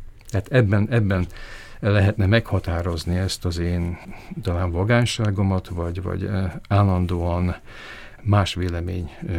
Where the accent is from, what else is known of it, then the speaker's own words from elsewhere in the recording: Bratislava, Bratislava Region, Slovakia; az, hogy Pozsonyban nőttem fel, egy állandóan több nemzetiségű közegben